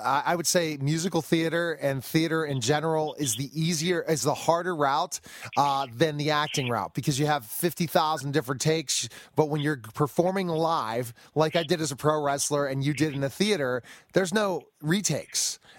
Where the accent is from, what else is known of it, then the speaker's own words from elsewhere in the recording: Denver, Colorado, United States; also born or lived in Pittsburgh; I grew up in Denver for 3 years. So I basically lived in Pittsburgh, moved to Denver.